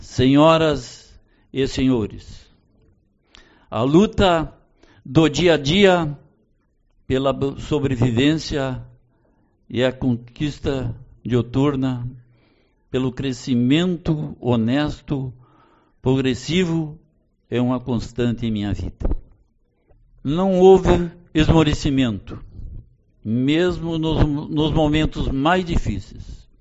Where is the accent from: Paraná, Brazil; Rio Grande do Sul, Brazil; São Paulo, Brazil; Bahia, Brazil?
Rio Grande do Sul, Brazil; Cachoeira do Sul; Agradecer a minha terra natal, Cachoeira do Sul.